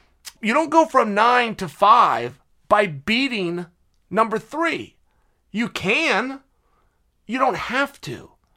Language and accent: English; Lynn, Massachusetts, United States; I'm from West Lynn. Those are the rules, but I didn't make them.